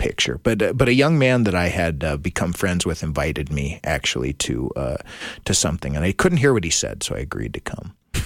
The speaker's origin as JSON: {"language": "English", "town": "Virginia", "region": "Minnesota", "country": "United States", "said": "So actually I'm from Virginia, Minnesota originally, Bill."}